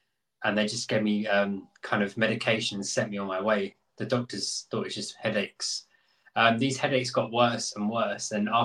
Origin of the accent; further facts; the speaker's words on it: London, United Kingdom; I'm from London, England.